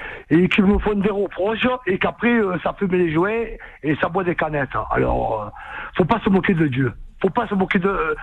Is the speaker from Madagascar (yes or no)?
no; France; born there; je suis né en France, en 1960.